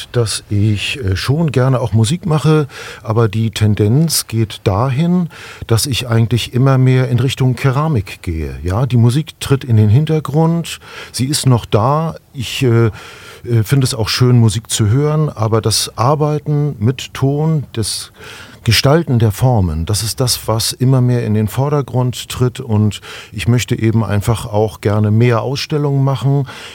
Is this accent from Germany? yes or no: yes; Northern Germany, Germany; aber ich möchte eben wieder nach Norddeutschland ziehen, jetzt in den nächsten 2 Jahren. Und es ist eben sozusagen meine alte Heimat. Das heißt, ich komme von der Küste, ich komme von der Ostsee, ich mag die Ostsee sehr gerne.